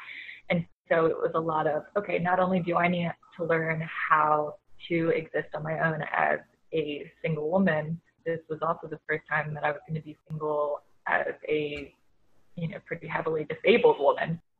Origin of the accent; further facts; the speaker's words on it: Southern United States, United States; Because growing up in the South, or my family, not everyone was actually blood related to me.